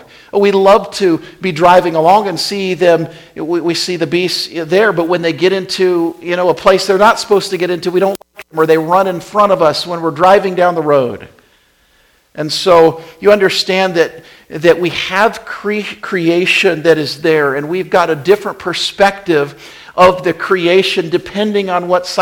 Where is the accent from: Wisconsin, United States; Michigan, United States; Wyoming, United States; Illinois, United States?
Wyoming, United States; now in Pennsylvania, United States; I grew up in Wyoming. I didn't have any trees, you know, out there in the wilderness.